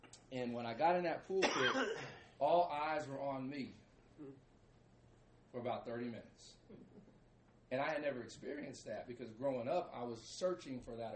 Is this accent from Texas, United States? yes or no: yes; Baytown, Texas, United States; I'm from Baytown, Texas, 15 miles outside of Houston.